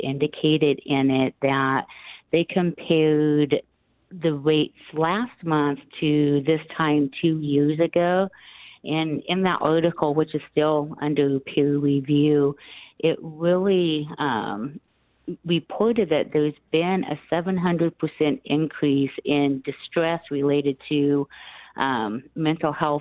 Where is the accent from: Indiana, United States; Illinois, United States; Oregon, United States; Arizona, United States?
Oregon, United States; Roseburg; also born or lived in Southern California; Moving back to Roseburg, I am originally from the Roseburg area. I lived in Southern California for several years.